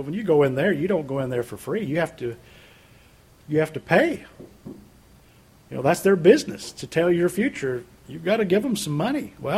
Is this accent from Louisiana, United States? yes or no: yes; Louisiana, United States; I come from Louisiana, and of course Louisiana is known for its crooked politics.